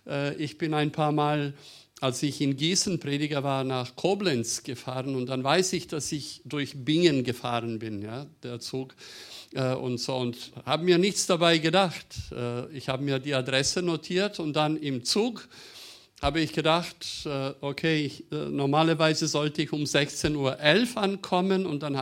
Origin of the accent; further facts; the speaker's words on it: Serbia; German is a second language; Ich bin im ehemaligen Jugoslawien geboren und aufgewachsen. Daraus sind 6 Staaten entstanden und meine Heimat ist Serbien.